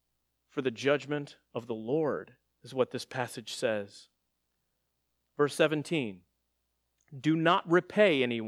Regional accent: Texas, United States; So I'm from Texas, and we joked about that because in the sanctuary at the church I was at back in Texas, that sanctuary roof was leaking continuously.

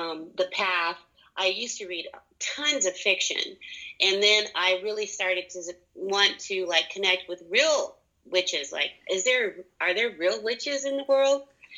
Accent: California, United States; So I was born in the 60s, and I was raised in Southern Cal in the 70s, which was a very magical place.

